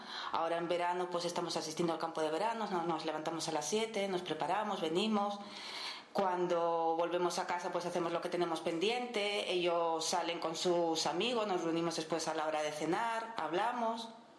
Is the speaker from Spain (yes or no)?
yes; Luanco, Asturias, Spain; now in Tenerife, Spain; Yo soy asturiana, soy de Luanco y llevo aquí, pues bueno, todos estos años trabajando. En un principio pensaba que serían para como una experiencia, un poquito de tiempo. Yo pensaba un par de años y ya van 16.